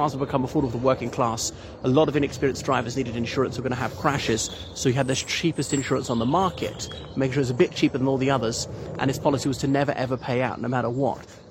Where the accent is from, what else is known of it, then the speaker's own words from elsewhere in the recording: Ireland; from Ireland, and here I am in Old Windsor, United Kingdom.